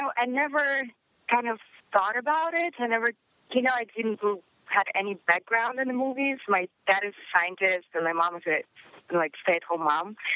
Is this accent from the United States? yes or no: no; Siberia, Russia; I'm from Siberia, from Russia, and I think it's a little bit warmer in Pittsburgh, maybe, but it's kind of close, similar weather. And I grew in a really small town.